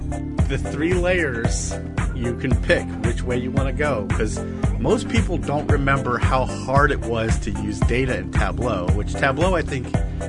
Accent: the South, United States; mason jar because I'm from the South.

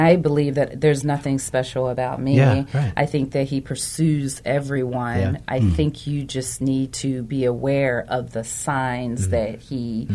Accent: Philadelphia, Pennsylvania, United States; More like North Philly, Germantown area.

